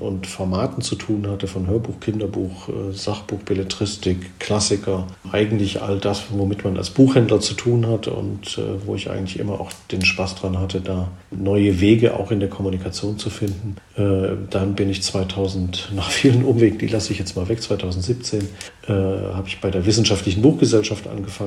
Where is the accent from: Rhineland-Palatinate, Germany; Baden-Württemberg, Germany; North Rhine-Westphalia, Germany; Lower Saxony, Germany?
Baden-Württemberg, Germany; nach dem Abi dann beschlossen, erstmal was Gescheites zu lernen, wie man im Schwabenland so sagt, wo ich herkomme.